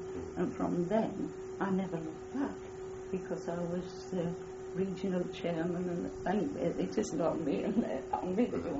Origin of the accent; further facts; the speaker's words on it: Bridlington, Yorkshire and the Humber, United Kingdom; born there; I was born in Brivington, East Yorkshire, and married very, very young.